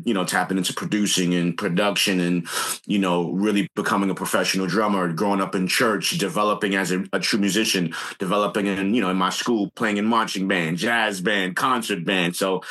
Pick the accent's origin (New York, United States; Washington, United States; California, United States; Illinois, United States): New York, United States; Bronx; And then, of course, growing up in the Bronx, in the hood, in the projects, being surrounded by so many negative things